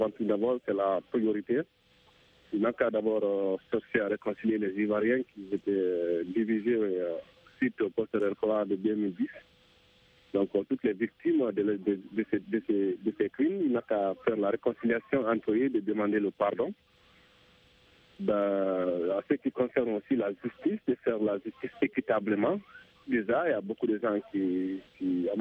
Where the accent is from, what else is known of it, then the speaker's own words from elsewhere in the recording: Guinea; Donc, c'est ce qui se passe chez nous en Guinée.